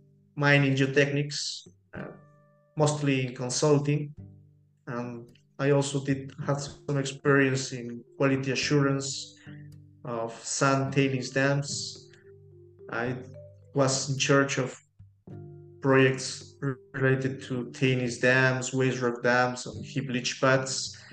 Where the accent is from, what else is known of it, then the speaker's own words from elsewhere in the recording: Cusco, Peru; English is a second language; Well, I'm from Peru and South America. Maybe you have heard about Machu Picchu. I was born in Cusco.